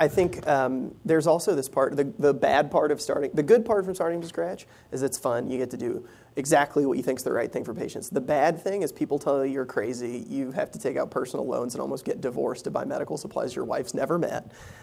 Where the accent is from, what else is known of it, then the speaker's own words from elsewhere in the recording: Southern United States, United States; accent: Southern; And that is a lot of my Southern accent.